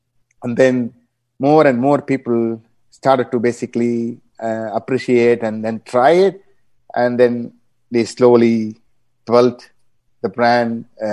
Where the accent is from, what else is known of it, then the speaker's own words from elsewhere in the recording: Chennai, Tamil Nadu, India; So I got that inspiration from the stew because I am hailing from Madras myself.